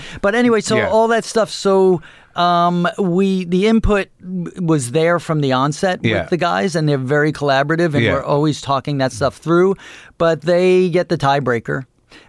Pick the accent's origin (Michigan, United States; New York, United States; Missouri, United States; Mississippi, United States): New York, United States; Dix Hills; I grew up in Dix Hills.